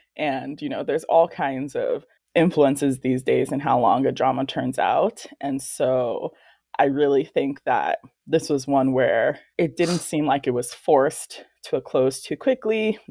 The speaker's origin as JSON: {"language": "English", "country": "United States", "said": "I particularly hate that idea as an American who knows that is not like, we don't have any secret magic medical stuff that Korea doesn't have"}